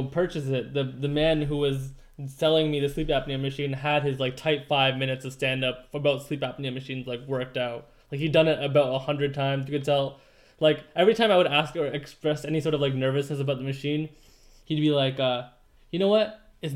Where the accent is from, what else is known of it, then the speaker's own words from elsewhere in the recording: Canada; Yeah, I feel like this week in particular, my superiority complex about being Canadian is a little bit higher.